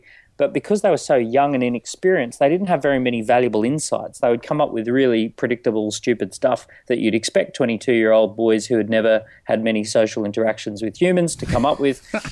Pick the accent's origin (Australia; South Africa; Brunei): Australia; moved away as an adult; now in London, United Kingdom; I'm Australian by birth. My background is building businesses in Australia. Yep. I moved to London about 9-10 years ago in 2006